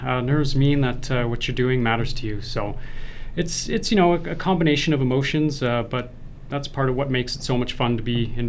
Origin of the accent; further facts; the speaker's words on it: Yellowknife, Northwest Territories, Canada; Growing up in Yellowknife